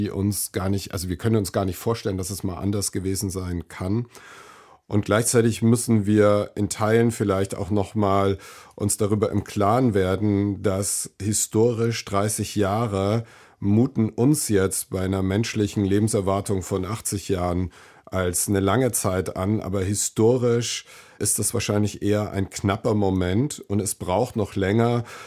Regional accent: Nuremberg, Bavaria, Germany; born there

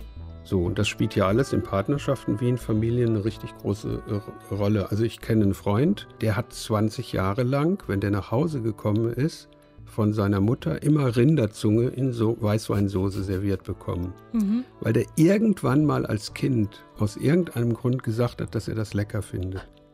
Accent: North Rhine-Westphalia, Germany; Da, wo ich herkomme, Sauerland, Rheinland und so, Westfalen, da gibt es ja unglaublich starke Traditionen, christliche, kirchliche Traditionen.

